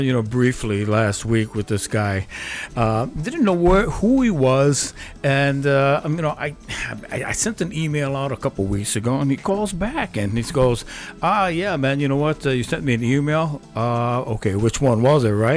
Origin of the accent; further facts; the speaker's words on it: Hawaii, United States; I'm from Hawaii. This is the type of, I'm the kind of laid back kind of guy, you know.